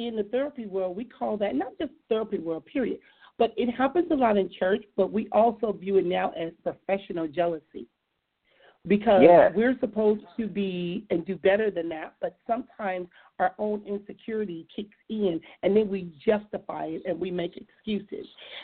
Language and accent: English; Compton, California, United States; because growing up in Compton, what I saw in a lot of the churches and the individuals